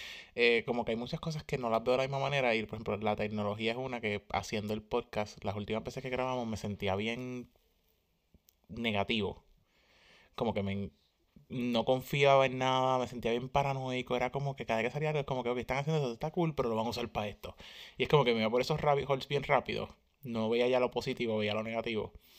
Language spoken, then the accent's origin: Spanish; Seattle, Washington, United States; Porque soy de Seattle y soy hipster.